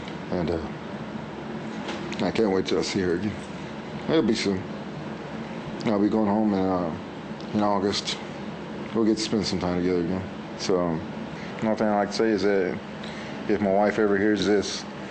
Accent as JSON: {"language": "English", "town": "Victoria", "region": "Texas", "country": "United States", "lives_now": "Richmond Hill, United States", "said": "I'm from Victoria, Texas. I've been in the Army for 19 years, currently living in Richmond Hill, Georgia."}